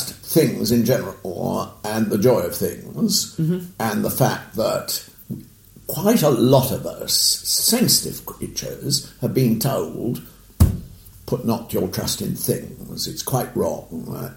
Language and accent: English; London, United Kingdom; born or raised there